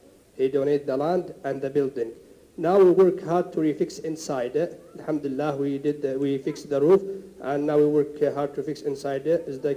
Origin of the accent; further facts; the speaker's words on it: Indiana, United States; I came from Indiana.